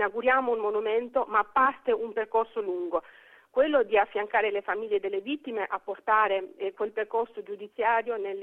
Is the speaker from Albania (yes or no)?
yes; Albania; io come albanese, ma tutti noi albanesi, Integra Onlus vi ha dato una bara bianca in mano